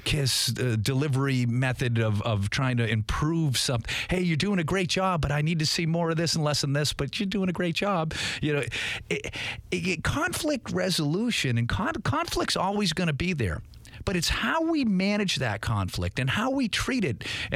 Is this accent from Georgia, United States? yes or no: no; Boston, Massachusetts, United States; accent: Boston; now in Jacksonville, United States; I love Jacksonville. I'm from Boston originally.